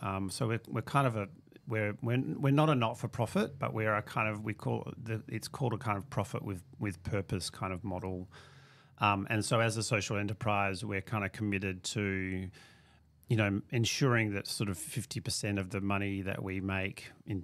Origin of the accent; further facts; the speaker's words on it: Margaret River, Western Australia, Australia; I was born and raised down south in Margaret River